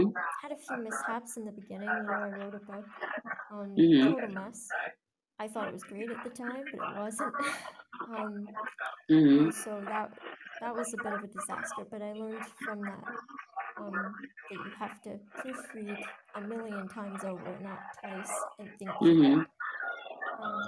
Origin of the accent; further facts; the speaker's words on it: Scotland, United Kingdom; So I'm from Scotland, which is in the United Kingdom.